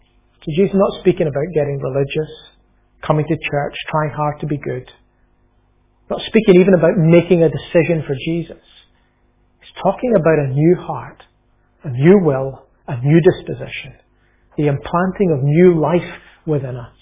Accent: Scotland, United Kingdom; When I grew up, where I grew up in Lanarkshire, we lived not far from the Clyde Valley

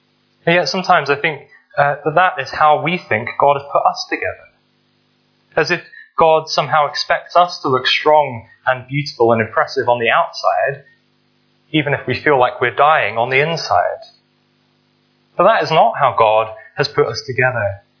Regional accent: London, United Kingdom; When I was growing up in London, sometimes we'd have a day out to the British Museum.

